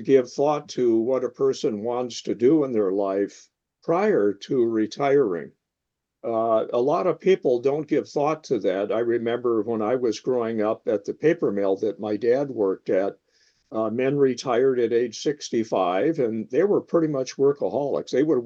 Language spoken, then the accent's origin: English; Ashland, Wisconsin, United States; When I was growing up in Ashland, up on Lake Superior, I went to Catholic grade school.